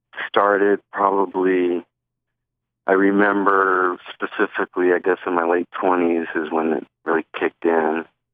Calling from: California, United States; from California.

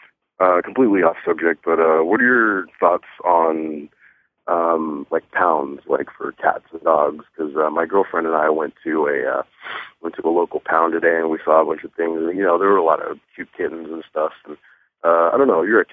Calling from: Los Angeles, California, United States; from Los Angeles.

